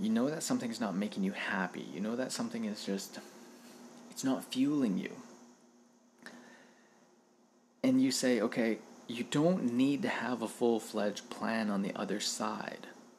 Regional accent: Prince George, British Columbia, Canada; also born or lived in Vancouver; So I moved from Vancouver back to my hometown. And then I went a year later to go visit Vancouver. And I thought to myself, like, how... why am I still, you know, living in Prince George?

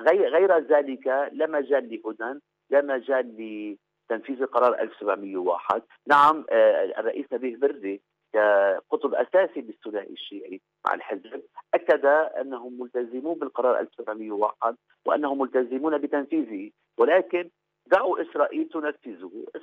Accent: Lebanon

